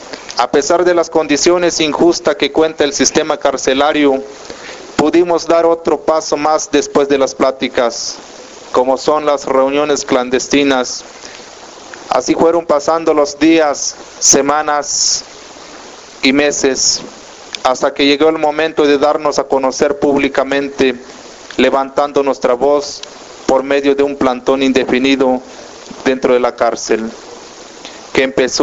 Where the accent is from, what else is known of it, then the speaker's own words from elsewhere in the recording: Chiapas, Mexico; vengo de Chiapas